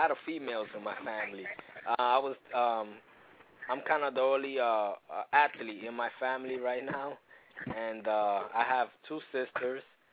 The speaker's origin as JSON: {"language": "English", "town": "New York City", "region": "New York", "country": "United States", "tie": "born or raised there", "said": "I came from a rough area in New York City called Alphabet City in the Lower East Side, raised in the projects"}